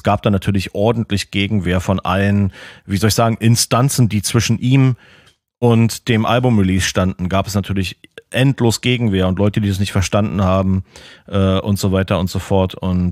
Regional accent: Berlin, Germany; kann ich noch sagen, als Berliner Mucker von der Soundqualität schon relativ beeindruckend irgendwie.

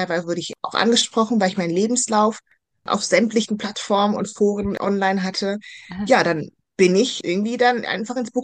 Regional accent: North Rhine-Westphalia, Germany; bei uns in Nordrhein-Westfalen

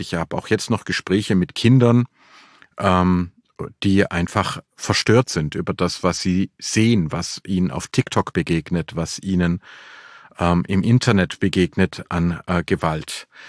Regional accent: Filderstadt, Baden-Württemberg, Germany; Es werden einige Städte, auch meine Heimatstadt Filderstadt, werden die israelische Flagge auch aufziehen

